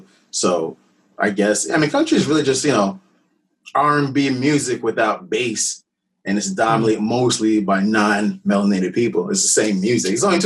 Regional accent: New York City, New York, United States; Well, I'm a New Yorker from the concrete jungle. My mother's from Curacao, which is Antilles of the Dutch colonies.

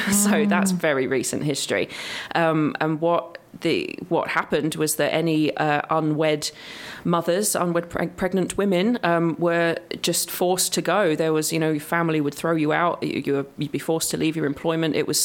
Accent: Billericay, East of England, United Kingdom; also born or lived in Basildon; I was born in Basildon Hospital and I grew up in Billericay. My parents are still there now.

